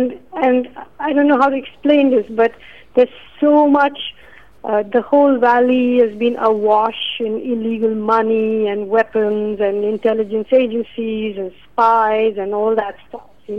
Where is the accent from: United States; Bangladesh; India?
India; I felt, as an Indian, I felt, it was a moral obligation of a kind on my part